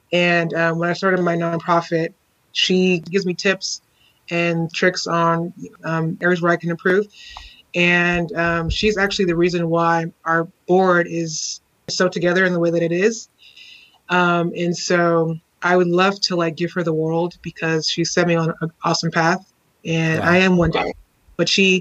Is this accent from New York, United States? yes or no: no; Houston, Texas, United States; I grew up in Houston, Texas, specifically in A-Leaf, and we call it the SWAT, which stands for Southwest A-Leaf, Texas. And I still live in Houston.